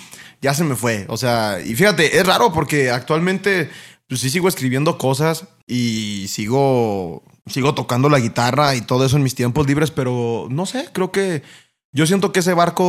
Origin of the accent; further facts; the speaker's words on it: Mexicali, Baja California, Mexico; como los mexicanos nacemos donde se nos da la chingada gana, yo soy mexicaleño, o sea, full.